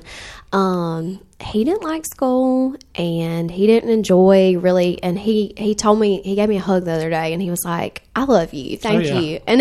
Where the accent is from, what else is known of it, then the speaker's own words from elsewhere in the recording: United States; And to say I'm like back where I came from, growing up in Grady County, teaching these kids, it's an honor for sure.